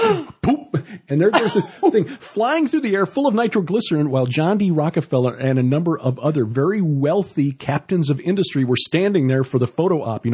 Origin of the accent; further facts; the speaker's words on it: Chicago, Illinois, United States; I grew up in Chicago.